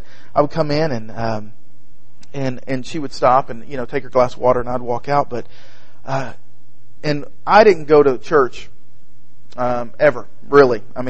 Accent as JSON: {"language": "English", "town": "Garland", "region": "Texas", "country": "United States", "tie": "born or raised there", "said": "I grew up in Garland, Texas, which is a suburb of Dallas. I lived there my whole life"}